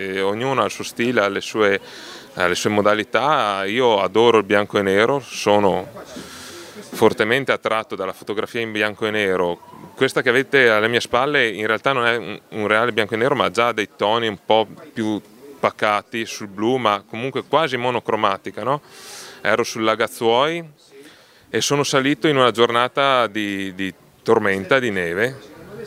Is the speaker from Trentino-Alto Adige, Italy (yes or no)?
yes; Trentino-Alto Adige, Italy; in quanto trentino, originario trentino